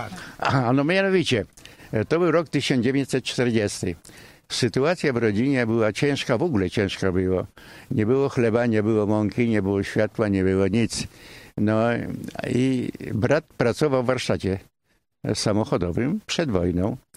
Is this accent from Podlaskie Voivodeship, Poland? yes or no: no; Warsaw, Masovian Voivodeship, Poland; accent: Praga dialect; no, bo to ja mówię gwarą praską